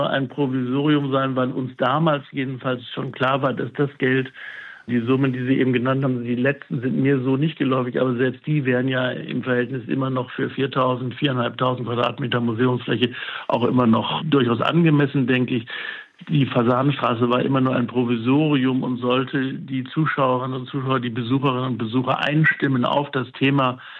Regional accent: Hamburg, Germany; Ich komme aus Hamburg.

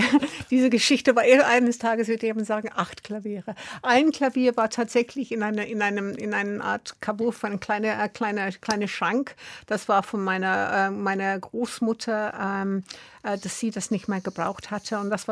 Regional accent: Brixton, London, United Kingdom; German is a second language; Ich komme aus Brixton, ja.

